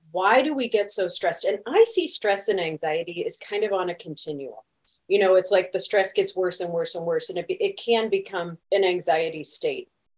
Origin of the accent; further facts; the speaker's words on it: St. Louis, Missouri, United States; I am a girl from St. Louis, Missouri. So I grew up in the Midwest